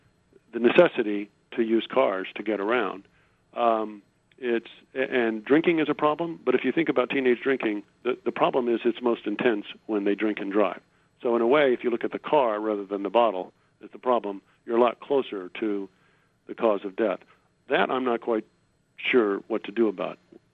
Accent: Houston, Texas, United States; including most of Texas, I grew up in Houston

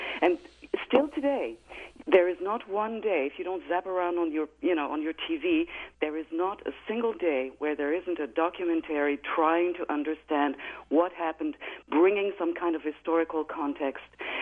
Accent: Canada; moved away as an adult; now in Germany; I am a Canadian living in Germany now since 1993, and when I came here almost 16 years ago, I didn't know anything about Germany.

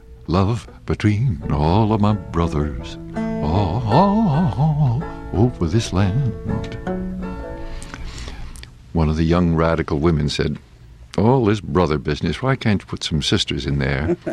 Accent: New England, United States; Well, I was raised in New England, went to school in Connecticut for 9 years and Massachusetts for another few.

